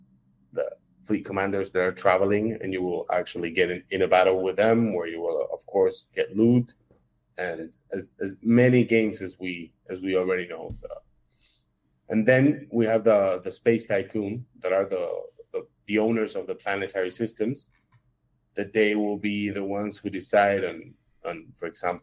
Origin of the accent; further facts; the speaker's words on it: Argentina; I am from Argentina originally. Right now I'm in Argentina. I'm back here to spend the holidays. I've been based in London for the last year as well.